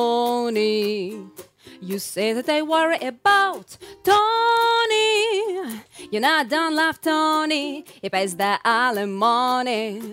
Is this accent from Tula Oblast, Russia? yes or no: no; Moscow, Russia; now in Saint Petersburg, Russia; живу я в Петербурге только 3 года, а родом я из Москвы.